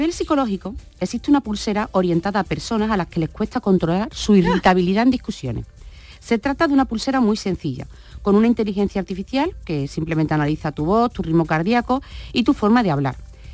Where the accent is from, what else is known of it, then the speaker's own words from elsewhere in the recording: Andalusia, Spain; que dice que los andaluces hablamos peleando, ¿vale? O sea, los andaluces somos, por ejemplo, muy exaltados